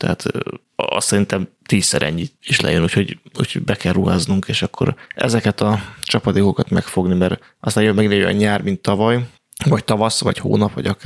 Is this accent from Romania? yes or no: no; Budapest, Hungary; én kőbányán nőttem föl, a festői kőbányán